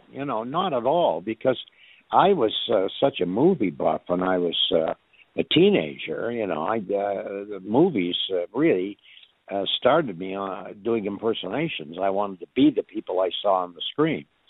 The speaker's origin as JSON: {"language": "English", "country": "Canada", "tie": "born or raised there", "said": "I do talk about my early childhood growing up in Canada"}